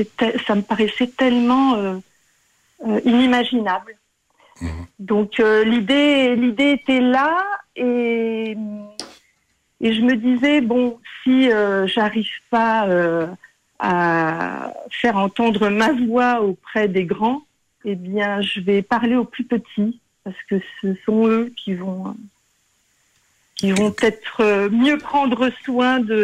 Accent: France; also born or lived in Portugal; donc je suis née et j'ai grandi en France, mais après j'ai eu l'opportunité de vivre là-bas pendant 16 ans, dans ce petit village

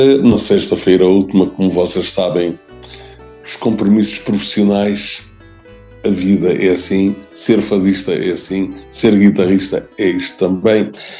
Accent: Portugal; E com muito orgulho digo, sou português.

